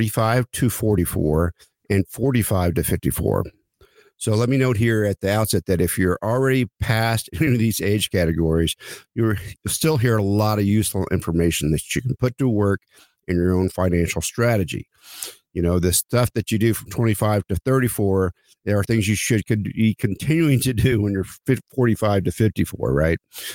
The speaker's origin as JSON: {"language": "English", "region": "Oklahoma", "country": "United States", "tie": "born or raised there", "said": "So I grew up in Oklahoma, about an hour away from Stillwater, Oklahoma, by the way."}